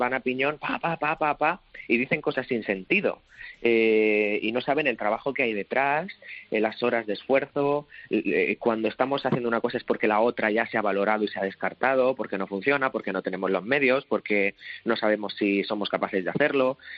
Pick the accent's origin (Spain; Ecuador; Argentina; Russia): Spain; Region of Murcia; Y yo como murciano, esa comida, esa gente, ese sol, esa cosa, la llevo en mi corazón